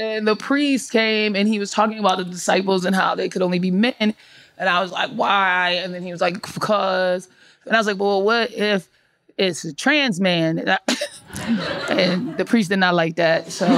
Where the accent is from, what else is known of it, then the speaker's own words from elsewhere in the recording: Boston, Massachusetts, United States; I'm from Boston. I went to Catholic school from the time I was in like kindergarten until eighth grade when I graduated.